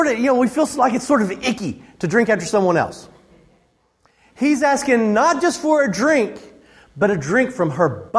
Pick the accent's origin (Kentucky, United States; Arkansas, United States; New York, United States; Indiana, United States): Arkansas, United States; I mean, vaguely in my mind, do I remember growing up in Arkansas, seeing the old pictures of this.